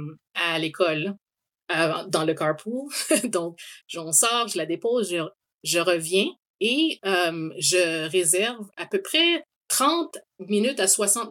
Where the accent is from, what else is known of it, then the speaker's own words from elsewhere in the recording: Montreal, Quebec, Canada; also born or lived in Kinshasa, DR Congo; Donc, je suis née en Afrique, dans la République démocratique du Congo, RDC, à Kinshasa, qui est la capitale. Mais en fait, quand je suis née, un an après ma naissance, on a quitté le Congo pour immigrer au Canada, à Montréal plus précisément.